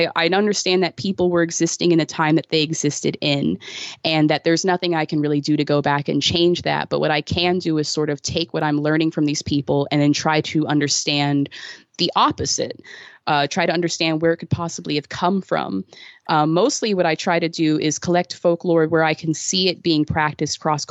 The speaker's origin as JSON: {"language": "English", "region": "Southwest", "country": "United States", "tie": "born or raised there", "said": "You know, growing up in the Southwest had such a deep impact on me"}